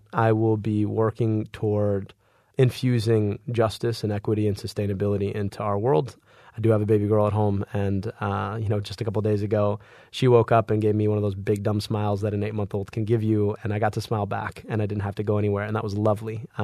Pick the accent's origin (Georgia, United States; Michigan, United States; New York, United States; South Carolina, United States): Michigan, United States; going back and forth between here and Egypt, and back and forth between where I grew up in Oakland County and Detroit.